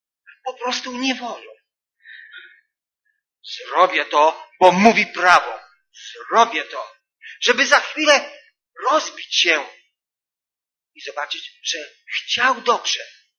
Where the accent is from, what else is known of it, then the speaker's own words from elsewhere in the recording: Wrocław, Lower Silesian Voivodeship, Poland; also born or lived in Świnoujście; Pochodzę z Wrocławia, więc ze Świnoujścia, gdzie się uczyłem, wyjechałem do mojego rodzinnego domu